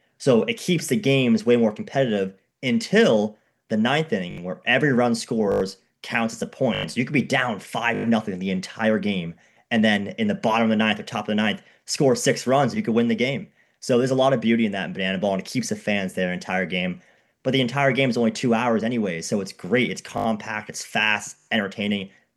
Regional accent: Boston, Massachusetts, United States; and I'm from the Boston area

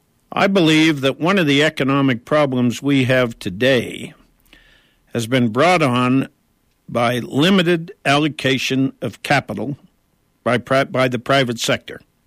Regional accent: Butte, Montana, United States; I remember a year in the early 1950s when The nation, our state, and my hometown of Butte, Montana were all suffering through a more than year-long economic recession. My parents owned restaurants in Butte

